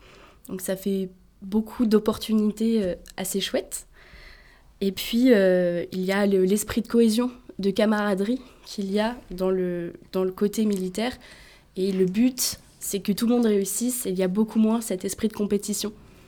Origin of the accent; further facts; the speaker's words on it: Auvergne-Rhône-Alpes, France; j'ai 21 ans, je viens de Savoie et je suis actuellement étudiante en médecine militaire à l'école de santé des armées.